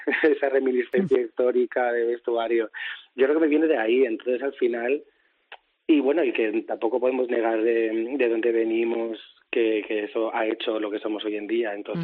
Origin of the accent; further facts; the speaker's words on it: San Cristóbal de Entreviñas, Castile and León, Spain; also born or lived in Zamora; Nací en Zamora, me crié en un pueblo de... Bueno, en San Cristóbal, entre Viñas.